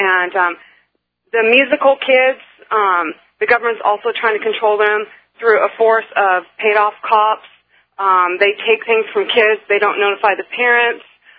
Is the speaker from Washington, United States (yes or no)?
yes; Seattle, Washington, United States; I'm originally from Seattle, and I've been in Ohio for about 2 years now